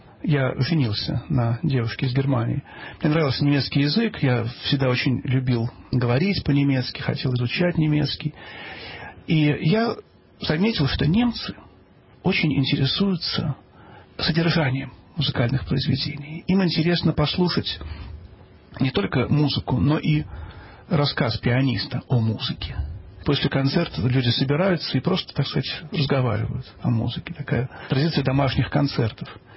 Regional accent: Moscow, Russia; born there; Я родился в Москве, закончил Московскую консерваторию по двум специальностям пианист и композитор.

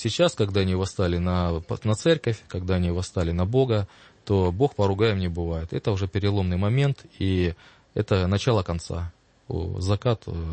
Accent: Luhansk, Luhansk Oblast, Ukraine; Я из Луганска, да

